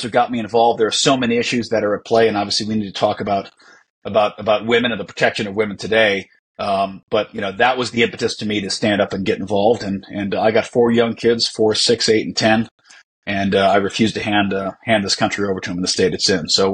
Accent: United States; It was the first time I'd ever been ashamed of being an American.

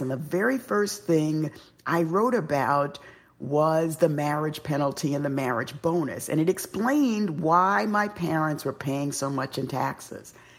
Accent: Bronx, New York, United States; I born and raised in the South Bronx

